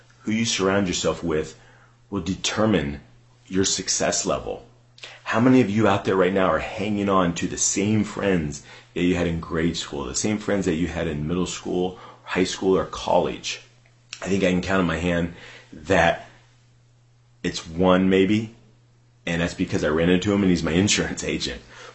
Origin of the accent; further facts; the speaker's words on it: Akron, Ohio, United States; in my hometown here in Akron, Ohio, that has been able to radically help transform and move myself forward as well. Being from Akron